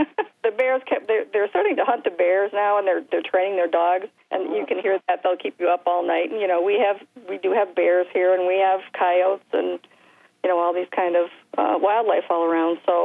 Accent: East Lansing, Michigan, United States; also born or lived in Romeo; Yes, I grew up around East Lansing and Hazlitt. Then I raised my children in Romeo, and I've been up here for about maybe 15, 16 years.

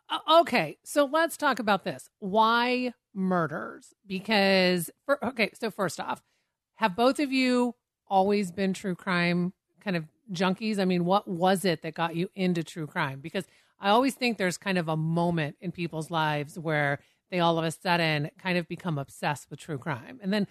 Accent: Washington, United States; so I grew up in Washington State

